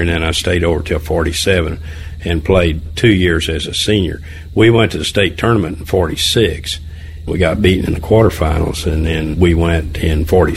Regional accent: Oklahoma, United States; Now, I wasn't in Western Oklahoma, I was in Eastern Oklahoma, but I was from Oklahoma

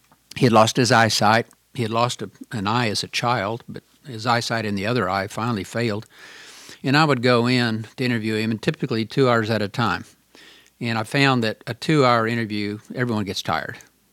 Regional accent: Oklahoma, United States; people would know I either wrote the book or I was from Oklahoma.

